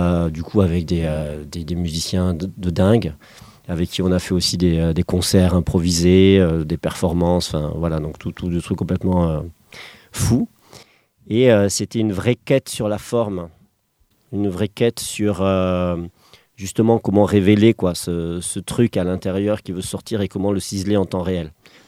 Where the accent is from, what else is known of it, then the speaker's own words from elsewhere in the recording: Toulouse, Occitanie, France; now in Drôme, France; moi, je viens de Toulouse à la base, donc c'est encore un autre territoire.